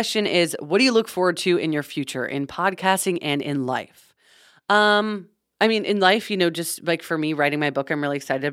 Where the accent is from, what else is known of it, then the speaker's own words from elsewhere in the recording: Los Angeles, California, United States; I am from Los Angeles, more specifically Calabasas, Malibu. I moved 12 times before I was 18, so mostly within that area. We randomly moved to Lake Arrowhead one year.